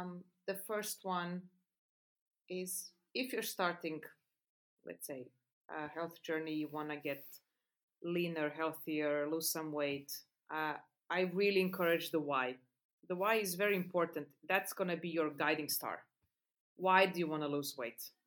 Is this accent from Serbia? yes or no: yes; Serbia; moved away; I'm an expat for 30 years. So I'm originally from Serbia.